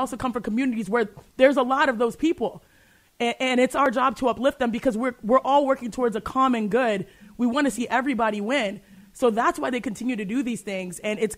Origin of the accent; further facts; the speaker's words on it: Texas, United States; I grew up in Texas, and I love Texas. That's my state. I'm proud of my state.